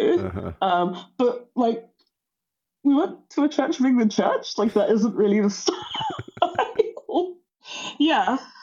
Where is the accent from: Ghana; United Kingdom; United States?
Ghana; because I am Ghanaian